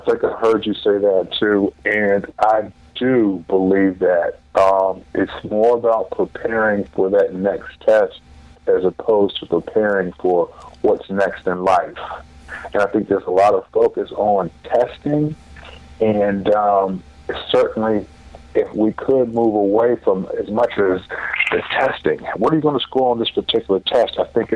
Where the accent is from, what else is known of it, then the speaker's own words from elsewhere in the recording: Chesapeake, Virginia, United States; I grew up down in Chesapeake, Virginia, down in the Tidewater area.